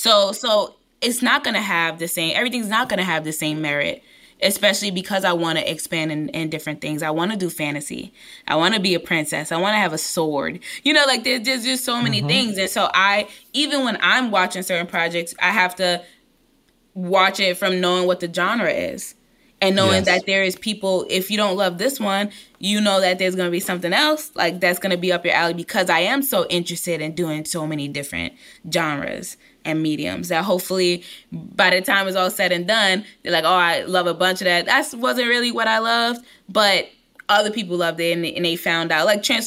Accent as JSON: {"language": "English", "town": "Brooklyn", "region": "New York", "country": "United States", "said": "And I'm from East New York, Brooklyn. I didn't see a lot of people who came from areas like mine. Every time I go back to my hood"}